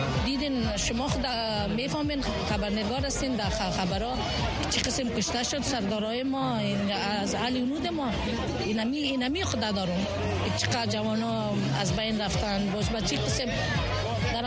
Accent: Kabul, Afghanistan; moved away as an adult; now in United States; ما از کابل برآمدیم در اینجا آمدیم.

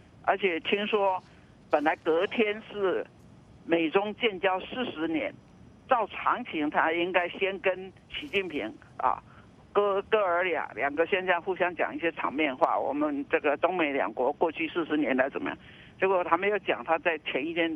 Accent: Taiwan; 所以这就是我们台湾人现在觉悟了

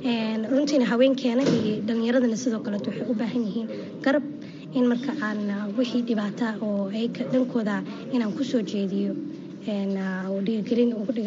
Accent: Toronto, Ontario, Canada; born or raised there

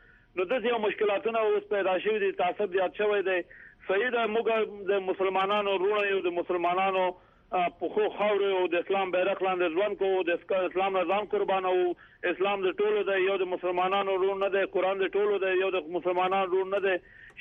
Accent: Afghanistan; افغان هستیم، تذکریم از افغانستان هستیم

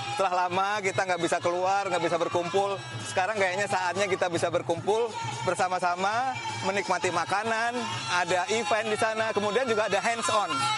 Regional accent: Madiun, East Java, Indonesia; Kebetulan saya dari Madiun ya

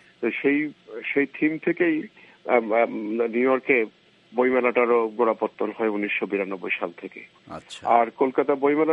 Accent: Bangladesh; now in United States; আমরা বড় হয়েছি 21-এর শহীদ মিনার এবং বাংলা একাডেমিকে ঘিরে বাংলাদেশে, তো সেই সমমনা মানুষগুলো মনে হয়েছে যে আমেরিকা এসে 1991-এর শেষ দিকে

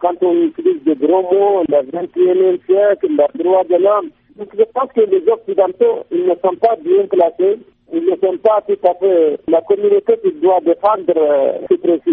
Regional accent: Mali; Nous sommes des Maliens.

